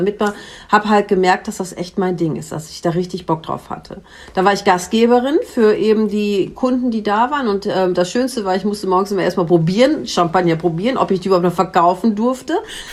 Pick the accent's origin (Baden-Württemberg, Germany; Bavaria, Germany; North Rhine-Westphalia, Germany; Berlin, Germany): North Rhine-Westphalia, Germany; Münster; ich komme aus Münster. Ich bin ja eben nicht in einer Weinbaugegend, sondern ich bin in einer, in der es Händler gibt, so wie mich. Und ich habe studiert hier in Münster Kunstgeschichte, Politik, Germanistik an der WWU.